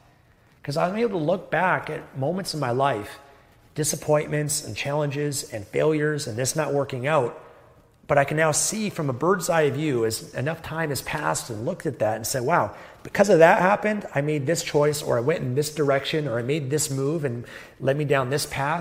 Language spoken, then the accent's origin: English; Canada; born there; I was born in Canada, a first world developed country